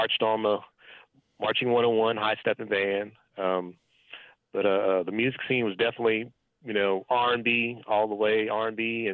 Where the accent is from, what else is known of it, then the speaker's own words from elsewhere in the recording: Queens, New York, United States; born there; I was born in Queens, New York, and my mother went to Jamaica High School.